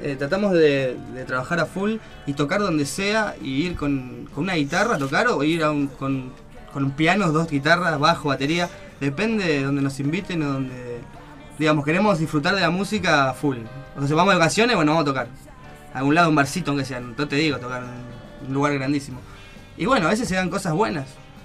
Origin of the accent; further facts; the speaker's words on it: Argentina; Somos argentinos, ¿qué va a ser?